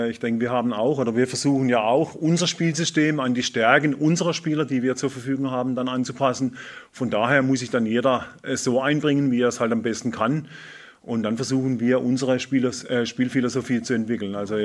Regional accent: Schutterwald, Baden-Württemberg, Germany; Ich komme aus Schutterwald. Das hat Handballtradition

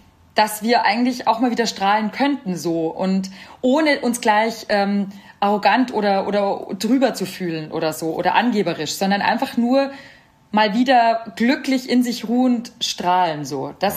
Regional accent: Bavaria, Germany; ich komme dazu noch aus der Oberpfalz

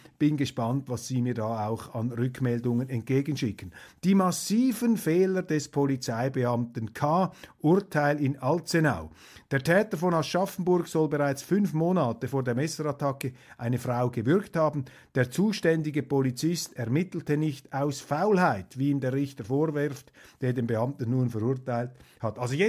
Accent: Switzerland; verwundert mich jetzt einfach als Schweizer.

